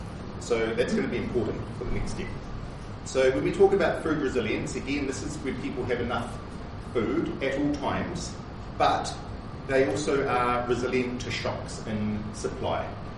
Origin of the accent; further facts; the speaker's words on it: Tauranga, Bay of Plenty, New Zealand; now in Palmerston North, New Zealand; I grew up in Tauranga, but I live now in Palmerston North here.